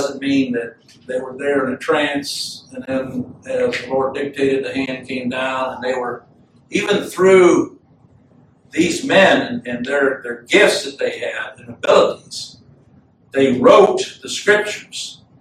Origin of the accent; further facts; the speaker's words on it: Chad; the one I grew up in Chad, that has over 250 different languages.